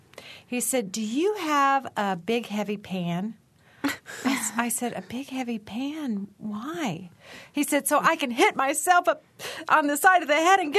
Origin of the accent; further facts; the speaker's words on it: Iowa, United States; I have a friend from my hometown back in Iowa coming to see the chaos.